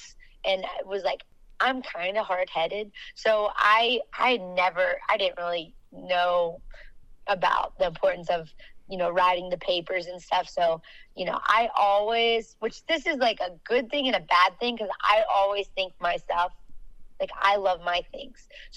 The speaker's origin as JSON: {"language": "English", "region": "Florida", "country": "United States", "tie": "born or raised there", "said": "You know, I grew up in Florida on a dairy farm."}